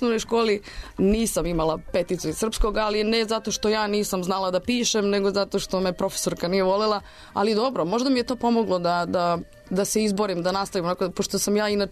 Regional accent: Belgrade, Serbia; now in Aranđelovac, Serbia; Ja sam bila Beograđanka u Aranđelovcu.

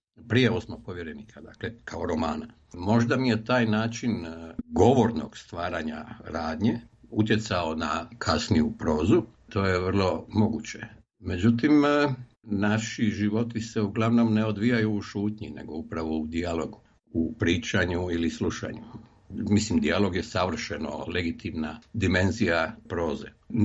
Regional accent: Zagreb, City of Zagreb, Croatia; ja sam najveći dio djetinjstva rastao u Dubravi u Zagrebu

